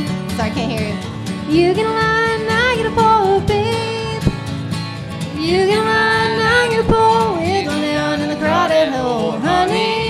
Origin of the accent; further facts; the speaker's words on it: Massachusetts, United States; Okay, speaking of ham, I'm from Massachusetts, and this is really strange to me.